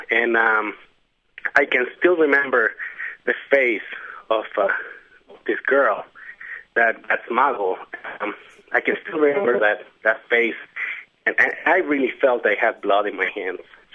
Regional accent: Chile; English is a second language; now in Draper, United States; I'm originally from Chile

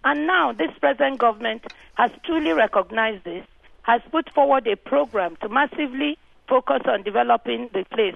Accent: Delta, Nigeria; I'm from Delta State, one of the Delta States, so I can also speak to it.

